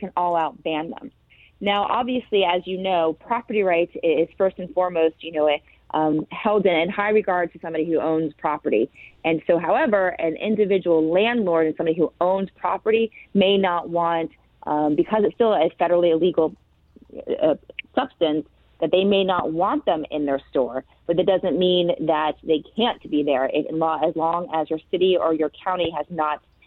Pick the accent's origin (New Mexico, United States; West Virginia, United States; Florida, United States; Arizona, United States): Florida, United States; I'm from South Florida and being the new face and the new vision of agriculture.